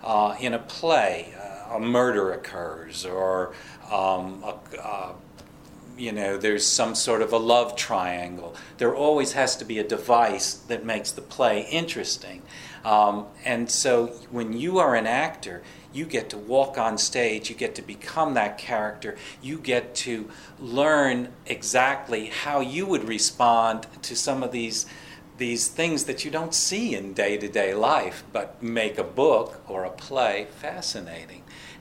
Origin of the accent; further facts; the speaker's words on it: East Orange, New Jersey, United States; moved away as an adult; now in McLeansville, United States; Well, I grew up in East Orange, New Jersey, and came down here for a job in the mid-70s.